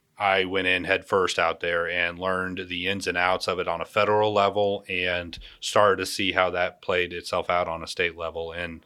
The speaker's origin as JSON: {"language": "English", "town": "Auburn", "region": "Illinois", "country": "United States", "tie": "born or raised there", "said": "My hometown, as you mentioned, Auburn, was roughly 4,000 people."}